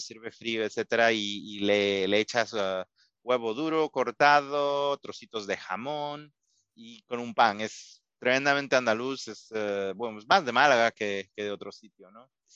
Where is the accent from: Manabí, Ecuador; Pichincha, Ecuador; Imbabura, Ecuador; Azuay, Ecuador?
Pichincha, Ecuador; Conocoto; camino de San Rafael, que es donde vivía yo, Conocoto, que es básicamente mi pueblo, vamos a llamarlo así, aunque yo no nací ahí, mayoría de mi vida en Ecuador lo viví en Conocoto.